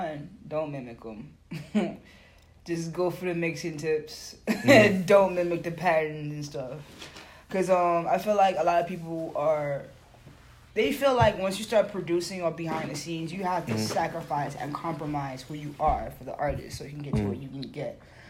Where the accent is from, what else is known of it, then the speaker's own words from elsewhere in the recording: England, United Kingdom; I'm English.